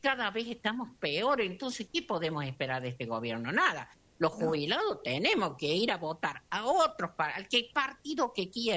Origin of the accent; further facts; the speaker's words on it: La Rioja, Argentina; born there; Yo como riojana, yo soy nacida de La Rioja.